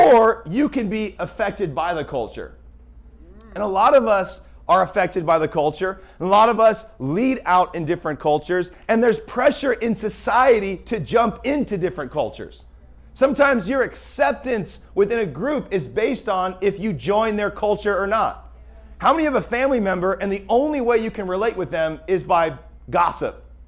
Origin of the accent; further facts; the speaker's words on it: Pacific Northwest, United States; He's from Oklahoma. I'm from the Pacific Northwest. So That's my background.